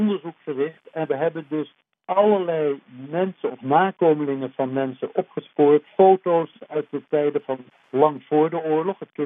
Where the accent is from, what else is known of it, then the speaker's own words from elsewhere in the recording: Laren, North Holland, Netherlands; born there; Ik ben in Laren geboren in een huis aan de drift.